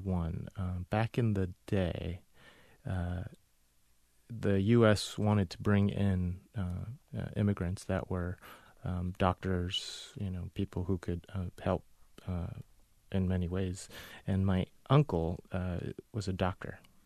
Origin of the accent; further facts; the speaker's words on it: Incheon, South Korea; I was born in South Korea in a small harbor town in the northern part of South Korea called Incheon. Where my family was from and lived.